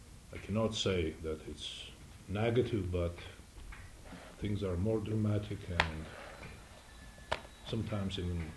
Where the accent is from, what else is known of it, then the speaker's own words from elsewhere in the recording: Georgia; English is a second language; moved away; also born or lived in Moscow, Russia; I'm a Georgian. I was born in Georgia, and my roots are in Georgia, and I spent 25 years in Moscow